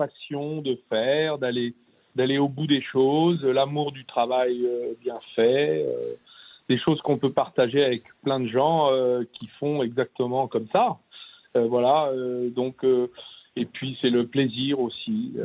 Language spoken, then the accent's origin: French; Bourgogne-Franche-Comté, France; J'ai envie de dire, je connais bien cette question parce que je suis originaire du Morvan.